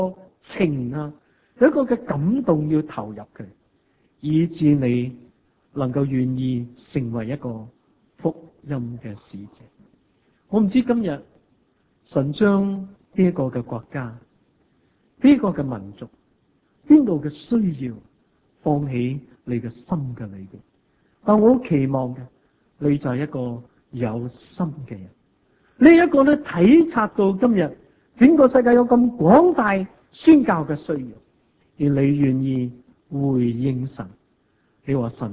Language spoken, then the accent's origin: Cantonese; Hong Kong; born there; 我自己呢是1982年才第一次回去国内，我在香港出世，